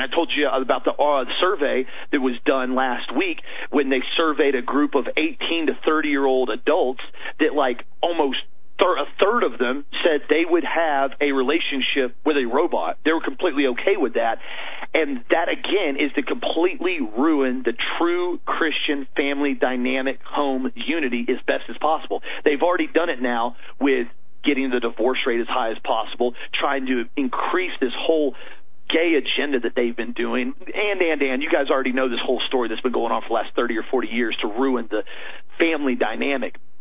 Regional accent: United States; And I'm American. I'm proud to be here.

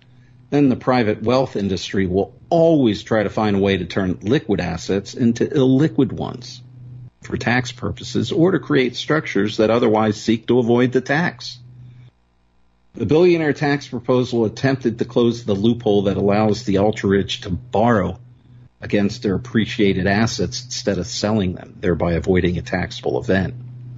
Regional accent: Pennsylvania, United States; a surprising 7 in my home state of Pennsylvania.

